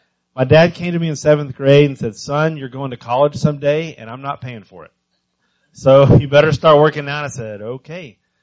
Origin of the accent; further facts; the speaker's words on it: Texas, United States; moved away as an adult; now in Philadelphia, United States; And then I got hired and we moved to Philadelphia. You know, and it's always interesting moving from growing up in West Texas, going to Texas A&M, and then moving to Philly.